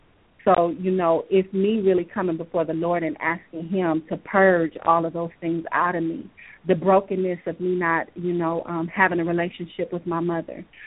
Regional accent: Omaha, Nebraska, United States; I was going to a church there in Omaha, Nebraska. I'm from Omaha, Nebraska, and the pastor kind of took me under his wing.

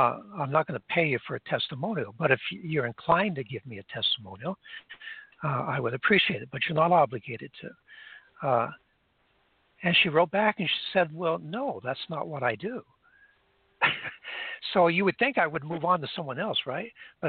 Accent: Greece; When I was growing up in Greece, everybody called me by my middle name

